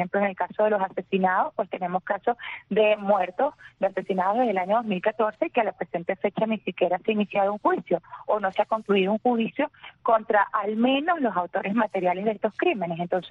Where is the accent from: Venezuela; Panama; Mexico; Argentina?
Venezuela; Además que somos paisanos, somos venezolanos, así que sufrimos los mismos dolores.